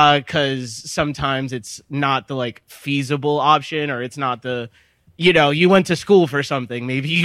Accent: New York City, New York, United States; I'm from the Lower East Side.

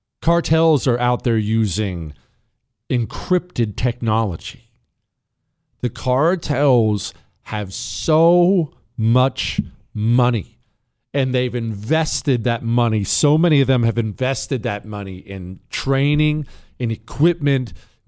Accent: United States; And I say that as an American who looks at things this way. I've lived 42 years as an American.

